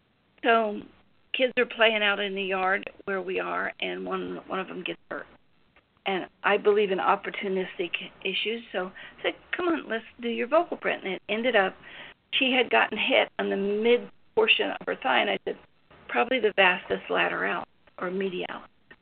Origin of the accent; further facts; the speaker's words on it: Appalachia, United States; I was raised in Appalachia, up in the hills on a Scrabble farm, you know, raised corn and whatever, had some pigs.